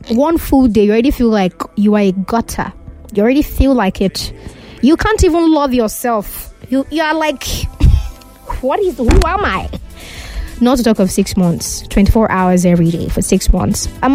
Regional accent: Ibafo, Ogun, Nigeria; from Ibafo.

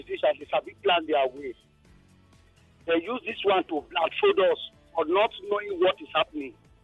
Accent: Badagry, Lagos, Nigeria; I'm your friend from Badagry.

